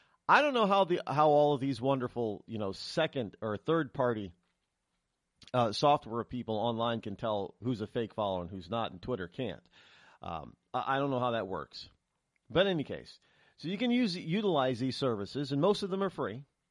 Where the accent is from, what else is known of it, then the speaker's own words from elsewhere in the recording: Springfield, Massachusetts, United States; born there; I was born in Springfield, outside of Springfield, Massachusetts, but I'm only a New Englander by birth.